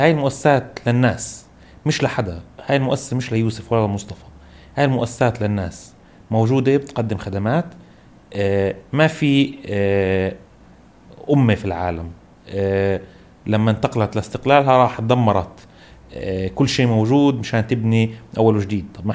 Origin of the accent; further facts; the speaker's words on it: Palestine; فإحنا عندنا اللبنة الأساسية اللي بإمكاننا كفلسطينية بشكل جمعي نطور عليها